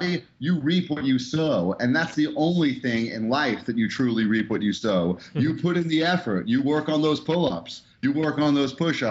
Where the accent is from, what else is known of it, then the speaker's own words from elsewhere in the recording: Brooklyn, New York, United States; I'm from Brooklyn, New York, top of the food chain.